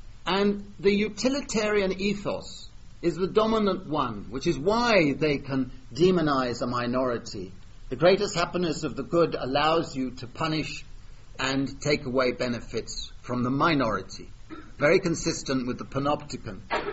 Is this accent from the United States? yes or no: no; United Kingdom; So I, as a British taxpayer, am subsidized so that the Chinese could come in and work on building the Polish roads.